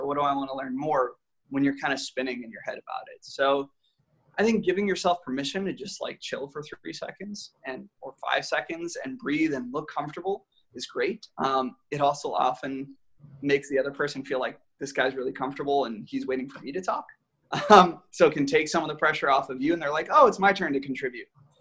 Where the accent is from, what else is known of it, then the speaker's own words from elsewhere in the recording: Boston, Massachusetts, United States; Even I'm from Boston, so I talk at like a mile a minute.